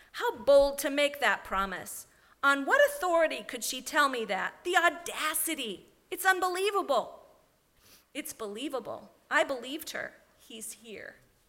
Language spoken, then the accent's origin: English; Connecticut, United States; I asked if she was from my hometown in Connecticut.